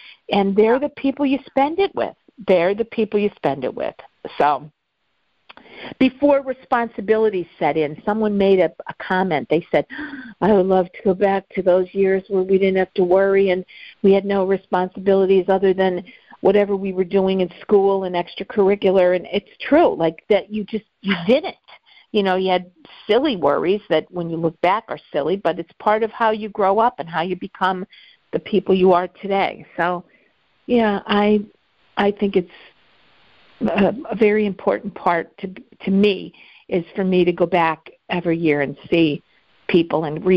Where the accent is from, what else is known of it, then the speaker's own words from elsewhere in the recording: Scranton, Pennsylvania, United States; And I came from West Scranton, straight out of West Scranton, and I love it, and I'm proud of it, and it's where I was raised and had wonderful times and memories.